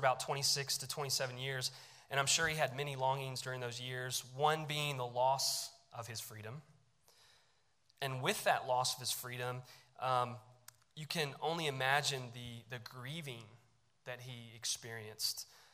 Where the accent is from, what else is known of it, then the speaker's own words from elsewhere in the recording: United States; As an American, I can't fully comprehend what it meant